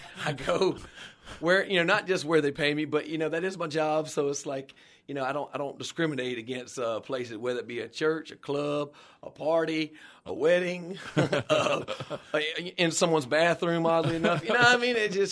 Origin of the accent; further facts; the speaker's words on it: Georgia, United States; and we're from Georgia together.